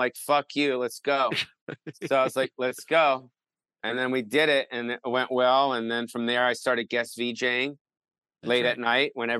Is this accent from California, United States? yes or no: yes; Los Angeles, California, United States; but I grew up on the Sunset Strip.